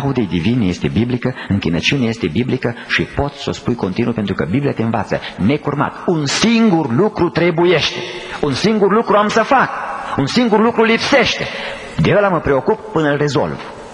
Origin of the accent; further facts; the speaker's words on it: Cluj-Napoca, Cluj County, Romania; n-am fost primit la Cluj, în orașul meu natal